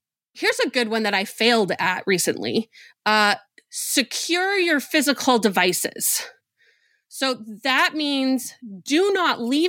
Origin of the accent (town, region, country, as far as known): Winnipeg, Manitoba, Canada; born or raised there